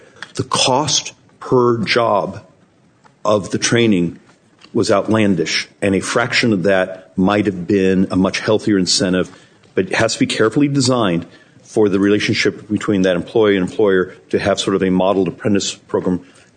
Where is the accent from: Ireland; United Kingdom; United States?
United States; Maricopa, Arizona; I'm from Maricopa.